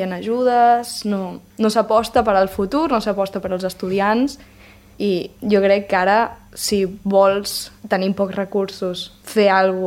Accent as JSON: {"language": "Catalan", "town": "Sant Celoni", "region": "Catalonia", "country": "Spain", "said": "Em deien, d'on ets? I jo de Sant Celoni"}